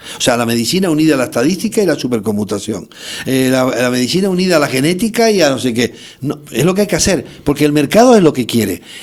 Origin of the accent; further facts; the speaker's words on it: Spain; yo soy universitario público español, porque soy catedrático hace mucho tiempo